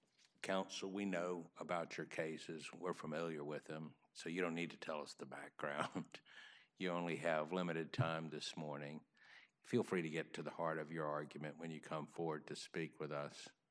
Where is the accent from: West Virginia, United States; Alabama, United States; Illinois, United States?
Alabama, United States; Mobile; before being appointed a district judge to the Southern District in my hometown, Mobile, a great place.